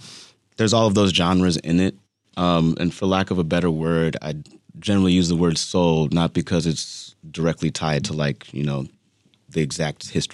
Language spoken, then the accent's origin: English; Chicago, Illinois, United States; You know, like growing up in Chicago, the music that was surrounding us